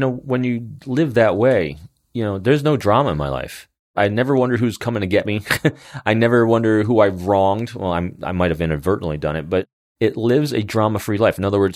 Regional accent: Northeast, United States; I know I speak very fast. I'm originally from the Northeast.

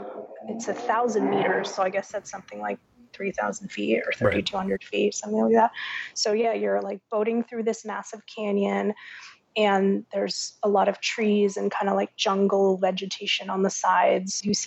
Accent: Miami, Florida, United States; So for me, I'm from Miami, and I will take hot over cold any day of the week.

